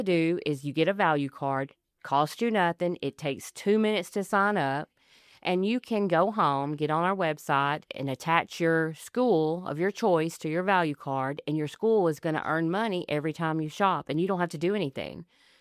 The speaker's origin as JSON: {"language": "English", "town": "Killen", "region": "Alabama", "country": "United States", "tie": "born or raised there", "said": "Well, I love the area. I grew up in Killen, so I was familiar with Athens my whole life."}